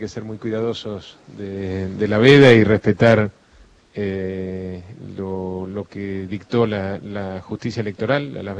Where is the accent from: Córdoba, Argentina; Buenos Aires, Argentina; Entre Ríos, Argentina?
Entre Ríos, Argentina; yo fui a votar esta mañana a mi pueblo en Entre Ríos